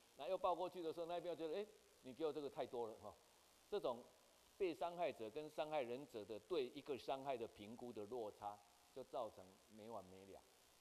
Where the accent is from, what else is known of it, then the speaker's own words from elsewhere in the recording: Taiwan; 我们台湾人移民为什么给你们菲律宾就这样平白无故就用机关枪扫死了